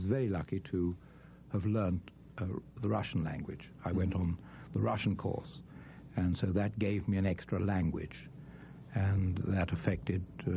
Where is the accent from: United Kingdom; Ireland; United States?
United Kingdom; London; born there; I was born in London. I'm one of the very few people who was both conceived and born during the 10-month reign of King Edward VIII.